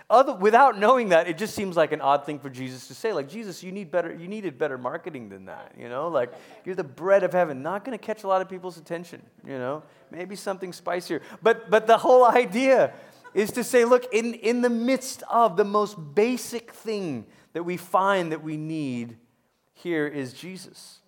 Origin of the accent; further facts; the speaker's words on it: Malaysia; Growing up in Malaysia, there's a flat, flaky bread called roti.